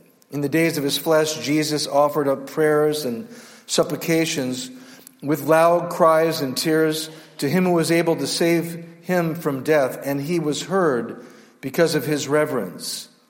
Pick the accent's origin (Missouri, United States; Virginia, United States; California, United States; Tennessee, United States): California, United States; I was raised in Northern California in a Roman Catholic home